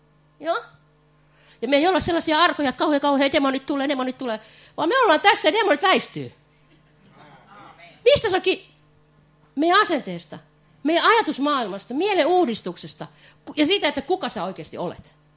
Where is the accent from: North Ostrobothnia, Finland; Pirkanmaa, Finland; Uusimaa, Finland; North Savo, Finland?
Pirkanmaa, Finland; Valkeakoski; Mä oon hämäläinen. Mä en tiedä, ootteko te, mutta mä oon Valkeakoskelle syntynyt, niin mä oon vähän hias.